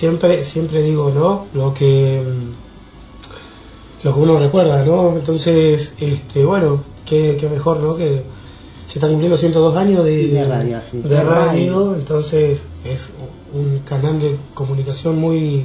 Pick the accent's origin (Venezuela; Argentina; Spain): Argentina; El Calafate, Santa Cruz; Nací y criado acá en el Calafate, sí, así es.